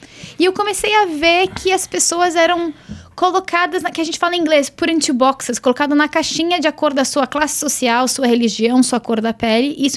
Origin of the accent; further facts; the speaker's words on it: South Africa; also born or lived in Brazil; Eu nasci no Brasil e com 8 anos de idade meu pai foi transferido para a África do Sul. Então nós fomos a primeira família brasileira a morar naquela cidade.